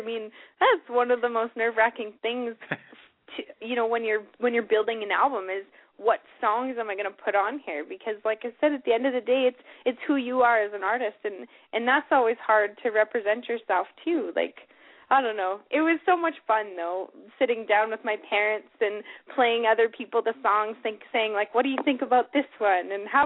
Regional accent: Yorkton, Saskatchewan, Canada; And when they came through, it actually came through my hometown, Yorkton, Saskatchewan, back when I was about 12 years old.

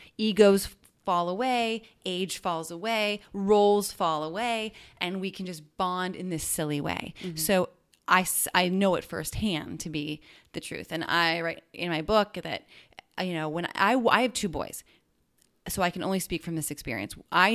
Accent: Pennsylvania, United States; See, we're originally from Western Pennsylvania, so we have to stay loyal.

